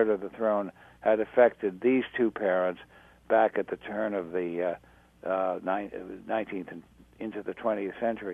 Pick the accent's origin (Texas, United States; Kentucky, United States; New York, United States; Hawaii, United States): Kentucky, United States; Lexington; born there; I was born in Lexington, not far from you